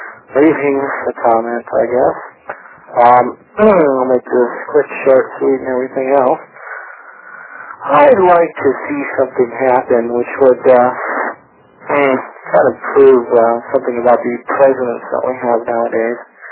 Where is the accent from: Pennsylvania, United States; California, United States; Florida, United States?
California, United States; Los Angeles; I am from West LA.